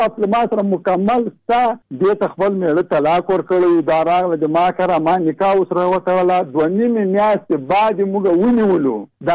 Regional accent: Jalalabad, Nangarhar, Afghanistan; زه د جلال آباد.

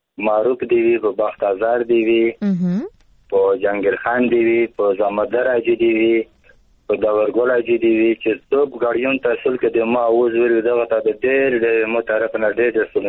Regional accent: Khost, Afghanistan; د خوست ولایت نه یم.

